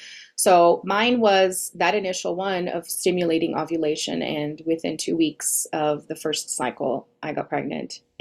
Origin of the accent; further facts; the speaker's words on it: Brazil; now in Denver, United States; but I'm from Brazil originally